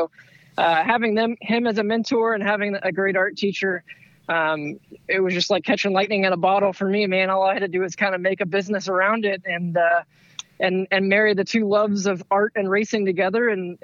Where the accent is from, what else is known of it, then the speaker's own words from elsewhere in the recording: Missouri, United States; So I'm from the Midwest, from Missouri. So there's a lot of dirt racing there, not much asphalt.